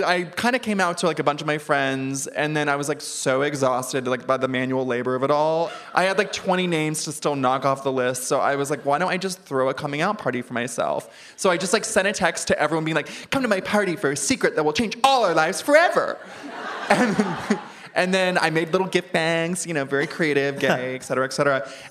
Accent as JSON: {"language": "English", "town": "Ventura", "region": "California", "country": "United States", "said": "that's Ventura, California for you, honey. We're behind. I'm from Ventura."}